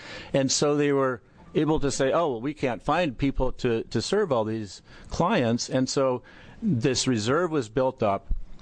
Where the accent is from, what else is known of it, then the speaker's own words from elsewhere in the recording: Oregon, United States; I am from Lane County